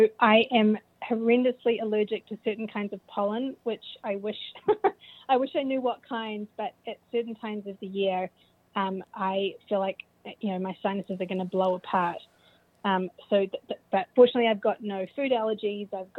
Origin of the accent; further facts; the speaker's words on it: New Zealand; accent: New Zealand; So I grew up in New Zealand, which is where my accent is from, in case anyone's wondering.